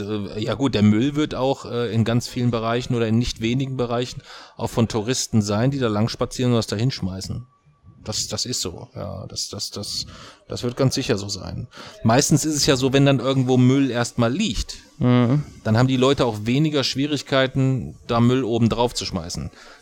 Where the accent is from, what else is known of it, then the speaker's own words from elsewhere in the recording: Kassel, Hesse, Germany; ich komme aus Kassel, was sollen wir Kassler denn alles tun?